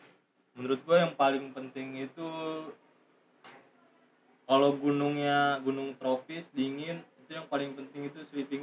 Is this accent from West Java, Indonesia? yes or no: yes; Cirebon, West Java, Indonesia; Terus itu juga Ciremai deket kampung gue soalnya. Kampung gue di Cirebon.